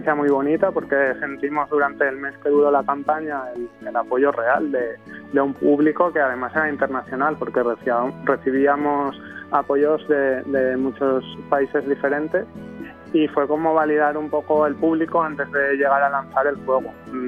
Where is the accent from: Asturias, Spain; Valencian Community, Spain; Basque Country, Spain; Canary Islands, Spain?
Valencian Community, Spain; first language Valencian; Spanish is a second language; Y nos hacía especial ilusión poder contar este cuento en nuestra lengua materna, que es el valenciano.